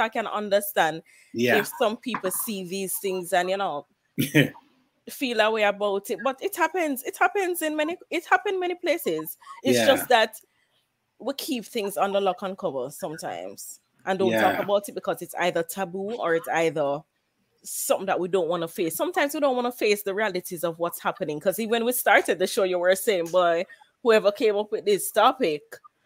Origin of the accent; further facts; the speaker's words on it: Nigeria; also born or lived in Jamaica; I'm Nigerian.